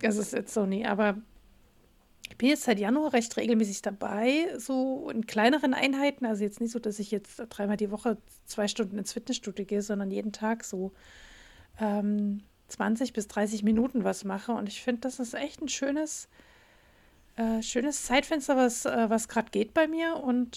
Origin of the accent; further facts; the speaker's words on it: Radebeul, Saxony, Germany; Und ich bin ja in Sachsen aufgewachsen, genau genommen in Radebeul.